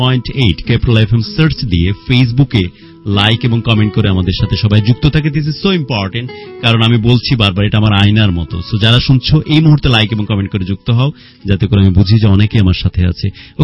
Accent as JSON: {"language": "Bangla", "country": "Bangladesh", "said": "Of course আমরা বাংলাদেশি।"}